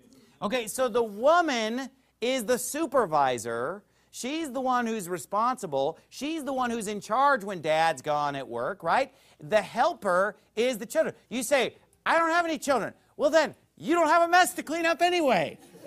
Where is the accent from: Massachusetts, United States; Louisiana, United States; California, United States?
California, United States; Sacramento; also born or lived in Indiana; Because when I was in California, I'd never seen anything like that. Growing up in Sacramento, California, and even just the few years that I lived in Indiana when I was in college, I'd never seen anything like it